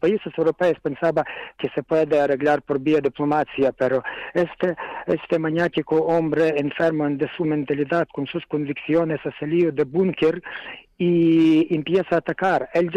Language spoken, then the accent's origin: Spanish; Western Ukraine, Ukraine; Spanish is a second language; en mi ciudad natal más o menos está tranquilo, es oeste de Ucrania